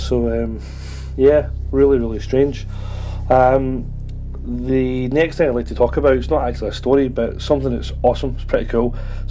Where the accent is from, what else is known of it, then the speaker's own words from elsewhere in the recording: Glasgow, Scotland, United Kingdom; I'm from Glasgow in Scotland, back over in the UK.